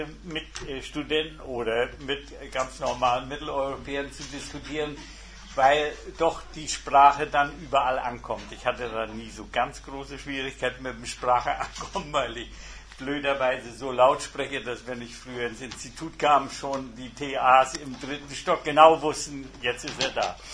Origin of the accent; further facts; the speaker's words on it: Rostock, Mecklenburg-Vorpommern, Germany; born there; also ich bin in Rostock geboren, also ein typischer Rostocker.